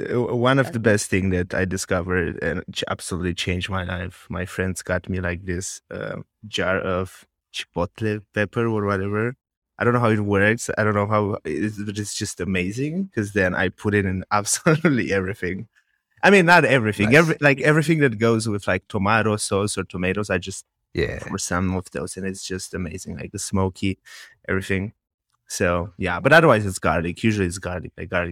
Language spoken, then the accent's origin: English; Romania; English is a second language; moved away as an adult; now in Netherlands; I'm from Romania, but I'm a software engineer in the Netherlands. I've been living here for almost 5 years, moved from a tiny city in Romania to a tiny city in the Netherlands.